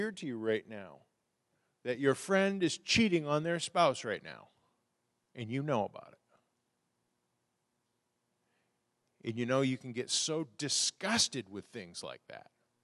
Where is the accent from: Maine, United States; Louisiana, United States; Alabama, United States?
Maine, United States; I'm originally from Maine, and Maine people aren't exactly cuddly.